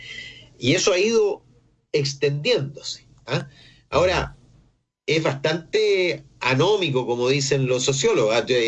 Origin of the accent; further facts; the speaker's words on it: Santiago Metropolitan, Chile; born there; se construyó para el hospital donde yo nací, y cientos de miles y probablemente millones de chilenos